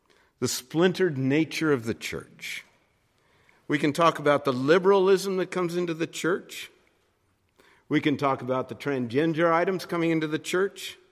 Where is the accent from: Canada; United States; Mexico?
United States; California; There were huge forest fires in areas that I grew up in Southern California.